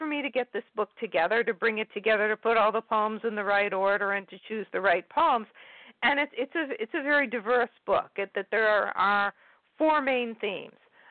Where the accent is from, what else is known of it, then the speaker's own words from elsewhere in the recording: Shrewsbury, Massachusetts, United States; I grew up in Shrewsbury, Massachusetts, which is a suburb of Worcester, which is in the middle of Massachusetts